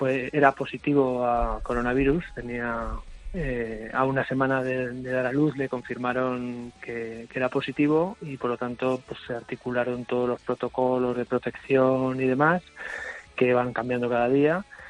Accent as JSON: {"language": "Spanish", "town": "Zaragoza", "region": "Aragon", "country": "Spain", "said": "De Zaragoza."}